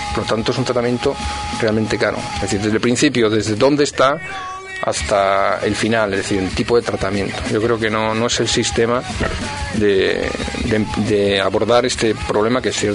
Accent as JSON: {"language": "Spanish", "town": "Alcalá de Henares", "region": "Community of Madrid", "country": "Spain", "said": "Es decir, somos de Alcalá"}